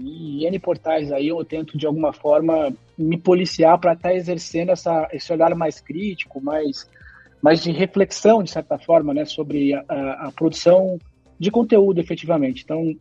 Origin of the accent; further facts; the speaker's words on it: Campinas, São Paulo, Brazil; Eu sou de Campinas, cara.